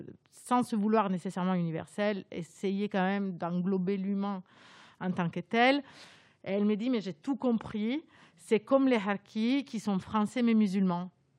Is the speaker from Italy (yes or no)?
yes; Italy; French is a second language; moved away as an adult; now in France; Moi, je suis italienne, comme vous pouvez l'entendre, mon accent, duquel j'arrive absolument pas à me séparer.